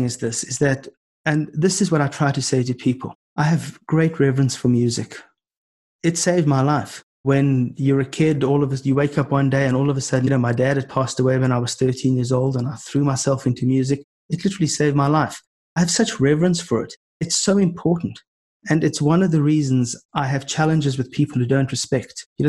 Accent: South Africa; maybe I look at it with different eyes because I'm from South Africa.

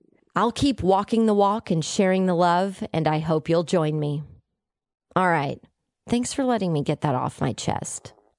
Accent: Texas, United States; now in California, United States; I mean, shit, I'm a Texan living in California

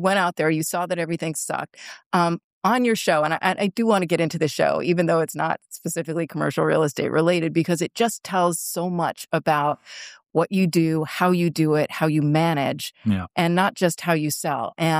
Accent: Manhattan, New York, United States; But when I was in high school and I grew up in Manhattan, Benetton was this clothing company

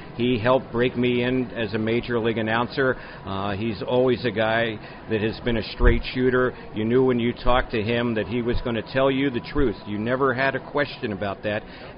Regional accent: East Coast, United States; born there; also born or lived in Midwest; I was born on the East Coast and worked for a long time in the Midwest, so, there was a lot of trepidation as far as coming out West.

